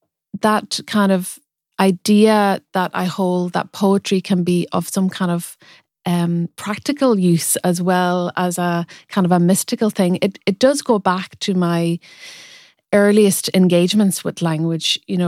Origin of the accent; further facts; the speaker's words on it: Ulster, Ireland; because I grew up in rural Donegal and I grew up in the Gaeltacht.